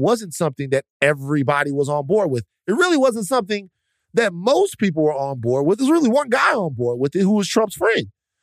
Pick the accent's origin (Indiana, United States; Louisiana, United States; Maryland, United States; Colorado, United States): Louisiana, United States; Baton Rouge; something that's happening near and dear to my hometown of Baton Rouge, Louisiana